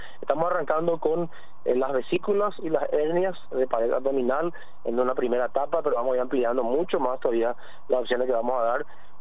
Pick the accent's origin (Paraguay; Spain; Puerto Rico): Paraguay; todos somos paraguayos